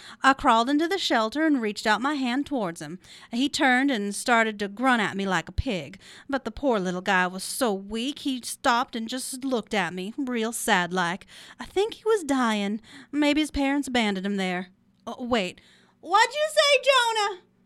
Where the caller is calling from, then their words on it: Hayfork, California, United States; I'm calling from Hayfork.